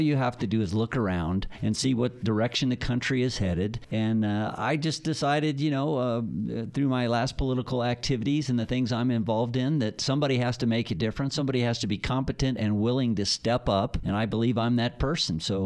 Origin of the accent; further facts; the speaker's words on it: New Mexico, United States; I'm from New Mexico originally, so I know what it's like to live in a border state.